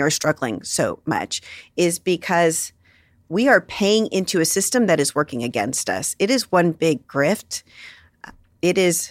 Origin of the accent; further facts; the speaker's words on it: Brownsville, Texas, United States; I grew up on the border with Mexico. Mm-hmm. I grew up in the Rio Grande Valley in Brownsville, Texas. And I was raised on the promise of the American dream there.